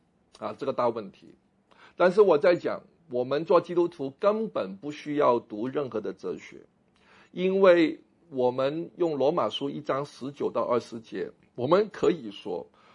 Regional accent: Hong Kong; 因为我在香港长大，这个来的时候感受很难过。

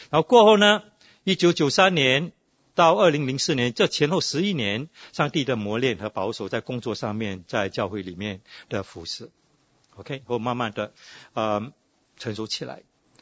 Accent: Singapore; born there; 我是1966年在新加坡出生。

